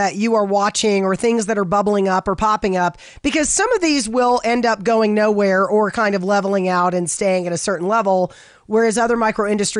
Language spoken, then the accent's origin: English; Florida, United States; I am from Florida, where more than people would like to tell you, people playing sports drop dead of heat exhaustion.